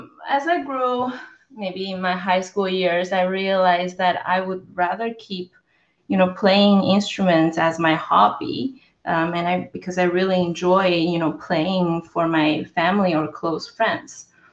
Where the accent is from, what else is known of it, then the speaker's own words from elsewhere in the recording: China; English is a second language; growing up and born and raised and growing up in China in 1990s